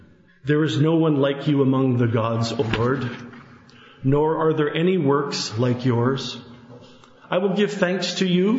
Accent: Kelowna, British Columbia, Canada; the captain announced what time we would be landing into Kelowna Airport, my hometown.

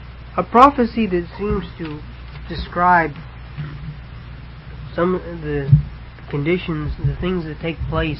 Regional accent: United States; You know, I'm touched by it because I'm an American. I love this country.

